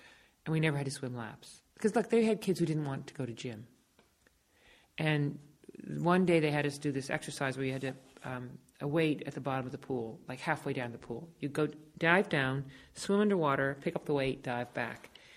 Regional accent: Concord, United States; when I grew up here in Concord, I wasn't on the school field hockey team or anything like

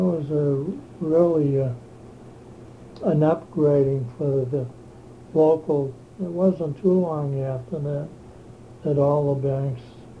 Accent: Concord, Massachusetts, United States; We grew up on the Prairie Street off Central, Prairie Street and a section of West Concord, which extends, later became part of where the Thoreau School area is now.

